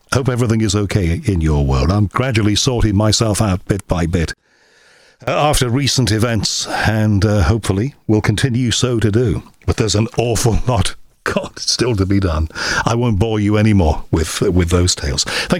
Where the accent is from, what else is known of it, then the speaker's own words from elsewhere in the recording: Liverpool, North West England, United Kingdom; I'm biased because I'm from Liverpool, and I can remember as a little boy my mum being very proud of what she called our boys, because … took the message of Liverpool and our sense of humour